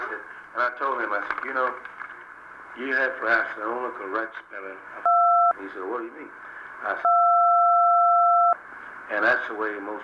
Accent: Texas, United States; born there; Well, I was born in Texas, and that's in South Texas. I guess you would say more south central. But I didn't live that long.

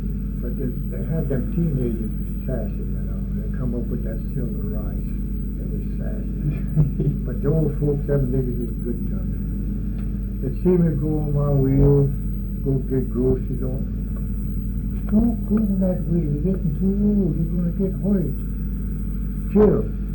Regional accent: United States; I was born in Jackson County.

